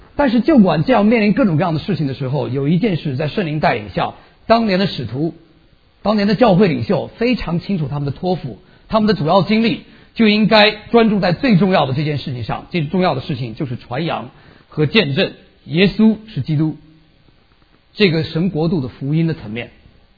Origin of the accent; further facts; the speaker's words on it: Lanzhou, Gansu, China; 是因为我是从兰州来的，兰州的牛肉拉面哈到处都有